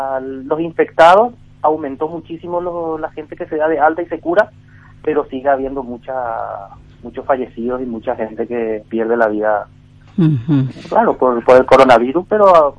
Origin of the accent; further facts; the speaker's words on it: Paraguay; now in Madrid, Spain; somos paraguayos. Hay varios que fallecieron porque nosotros acá en Madrid, que es la capital